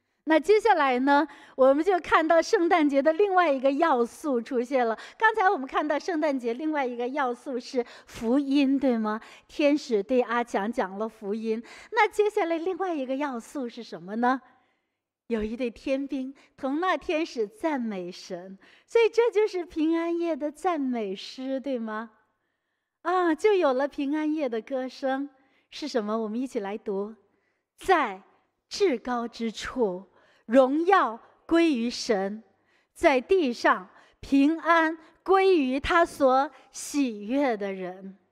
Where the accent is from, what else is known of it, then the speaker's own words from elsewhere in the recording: Singapore; 我们新加坡人不太知道，你没有喂过马，没有养过马，不太知道。